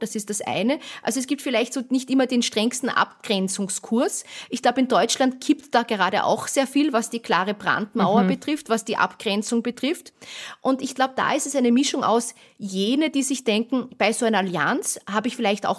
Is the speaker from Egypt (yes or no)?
no; Austria; aber ich bin ja Österreicherin.